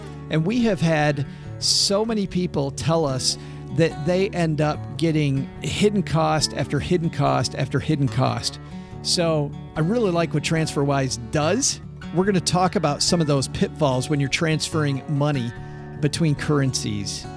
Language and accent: English; Detroit, Michigan, United States; Yeah, I'm from Detroit.